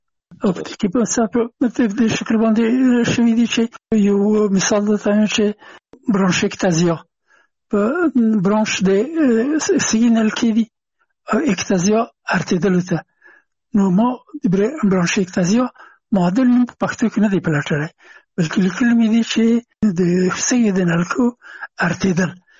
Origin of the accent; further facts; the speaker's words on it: Afghanistan; هغه زه نه پېژندلم چې زه هم افغان یم او ما ته یې نه پېژندو چې افغان یم